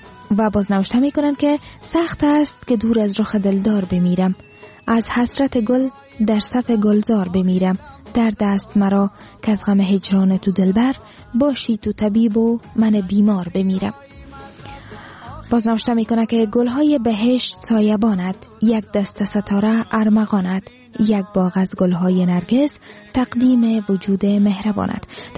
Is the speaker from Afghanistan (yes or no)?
yes; Afghanistan; واقعا همه ما افغان هستیم، همه ما از افغانستان هستیم